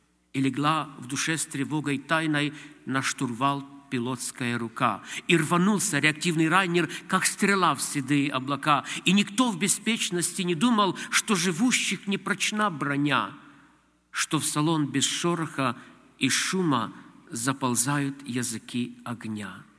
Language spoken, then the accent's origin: Russian; Ukraine; Russian is a second language; Я приехал с Украины, как брат уже объявил. Более 25 лет я служу в румыноязычной церкви. Сам я украинец, люблю свой язык.